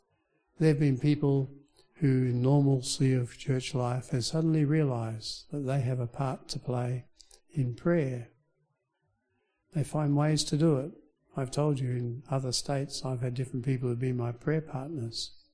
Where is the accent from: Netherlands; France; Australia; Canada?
Australia; Perth, Western Australia; born there; They need it over there. I was born in Perth.